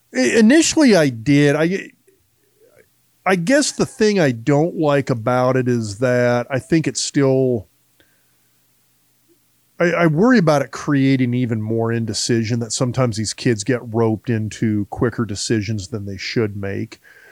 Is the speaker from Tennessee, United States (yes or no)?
no; Lincoln, Nebraska, United States; I grew up in Lincoln, Nebraska. And at that time period, it was a different place.